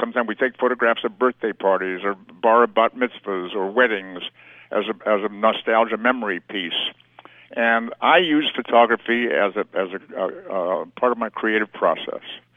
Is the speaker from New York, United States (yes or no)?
no; Boston, Massachusetts, United States; I grew up in Boston, so I always look forward to coming home to Massachusetts.